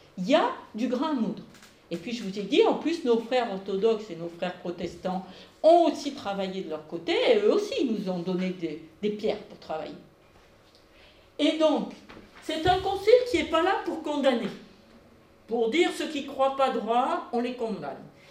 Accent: France; j'étais obligée d'écrire au début de ma thèse que j'avais écrit en français de France, parce que c'était ma langue maternelle

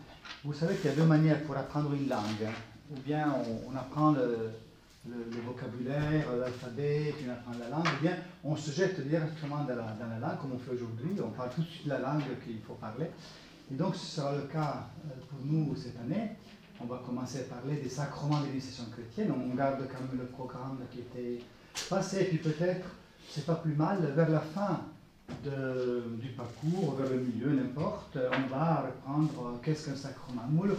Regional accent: Italy; accent: Italian; French is a second language; le mot vous dit que je suis italien d'origine. L'accent aussi, j'ai un accent italien. Et je suis moine de l'abbaye de Reims.

